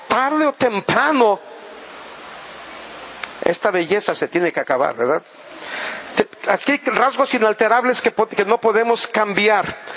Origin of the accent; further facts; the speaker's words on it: Mexico; Otra cosa más que no podemos cambiar es nuestra raza. Somos mexicanos, nos distinguimos como mexicanos, se nos nota que somos mexicanos. No podemos cambiar nuestra herencia nacional.